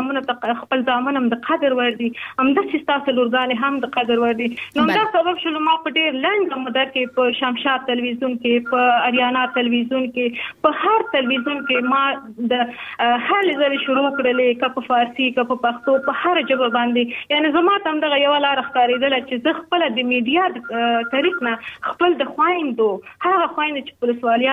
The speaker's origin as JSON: {"language": "Pashto", "country": "Pakistan", "tie": "born or raised there", "accent": "Afghan refugee", "said": "پاکستان کې د افغان مهاجر په حیث باندې واقعتا مونږ هم ډېر ستونزو سره مخامخ شوي یو مونږ هم په مهاجرت کې لوی شوي یو"}